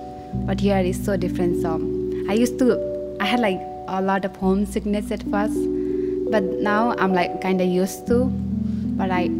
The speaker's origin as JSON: {"language": "English", "country": "Nepal", "moved": "as an adult", "lives_now": "United States", "said": "I'm from Nepal, but I moved here with my husband, going to be one year now."}